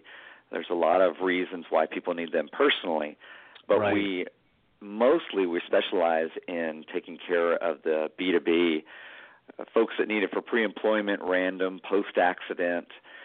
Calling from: San Antonio, Texas, United States; From the great state of Texas in San Antonio.

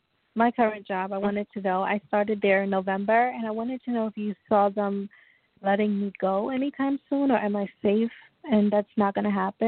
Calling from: Long Island, New York, United States

